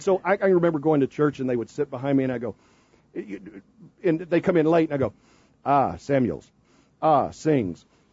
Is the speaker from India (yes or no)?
yes; India; Oh, yes, I eat rice too because I'm from India.